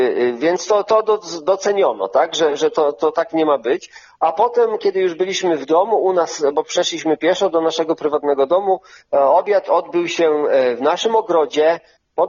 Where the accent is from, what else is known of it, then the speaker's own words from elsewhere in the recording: Pomeranian Voivodeship, Poland; ja i żona pochodzimy z Kaszub, mówimy po kaszubsku, jesteśmy Kaszubami